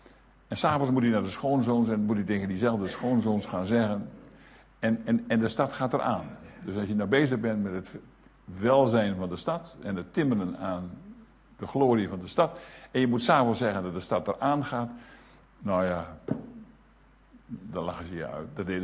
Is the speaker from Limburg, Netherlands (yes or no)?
no; Groningen, Netherlands; Bijvoorbeeld, ik groeide op in Groningen.